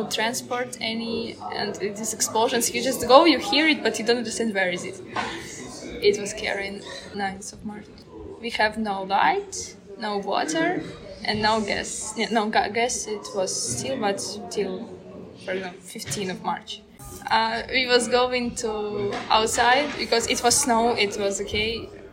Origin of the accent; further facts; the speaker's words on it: Ukraine; English is a second language; My father is in my hometown, but and my grandparents. And my city is occupied and destroyed, maybe totally.